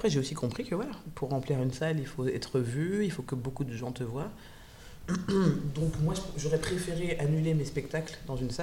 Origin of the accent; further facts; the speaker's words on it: Clichy, Île-de-France, France; born there; en tant que Française qui suis née en France le 3 octobre 1986 à Clichy